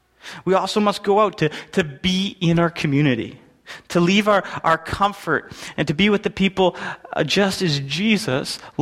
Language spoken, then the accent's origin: English; Alberta, Canada; See, I grew up in Alberta. I'm a prairie boy, and so this image of harvest really connects with me. I grew up in what looked like the middle of nowhere.